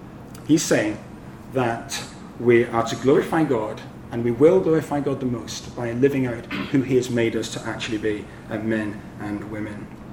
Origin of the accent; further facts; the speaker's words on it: Scotland, United Kingdom; now in Hong Kong; I come from Scotland, where real men wear kilts